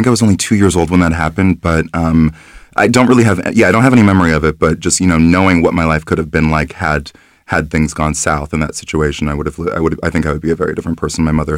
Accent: Alberta, Canada; I grew up in Alberta. So it's what they refer to as the Texas of the North. It's a province that's it's quite far west. It's right next to British Columbia, right above Montana.

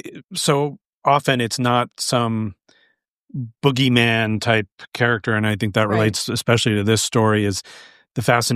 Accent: Cleveland, Ohio, United States; accent: Midwestern; I grew up in Cleveland, Ohio, which it's not exactly the same as a Chicago accent, but just I know that sort of like cadence and rhythm and melody of the kind of folksy Midwestern.

